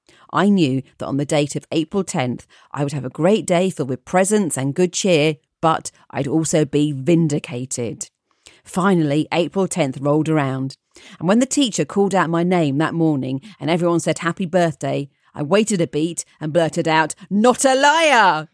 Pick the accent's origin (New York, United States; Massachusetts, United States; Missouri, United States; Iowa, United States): Iowa, United States; Cedar Rapids; And this is a blurting out story. I grew up in Cedar Rapids, Iowa.